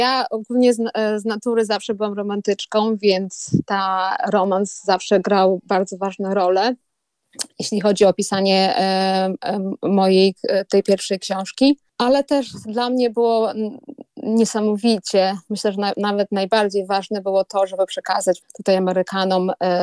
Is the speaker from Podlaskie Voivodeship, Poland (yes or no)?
yes; Podlaskie Voivodeship, Poland; No ja Łomży bardzo sentymentalnie wspominam, bo przecież tam niedaleko Łomży się wychowałam.